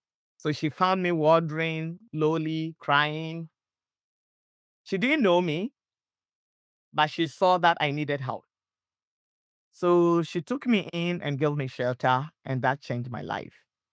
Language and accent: English; Ghana; I grew up in Ghana, in West Africa.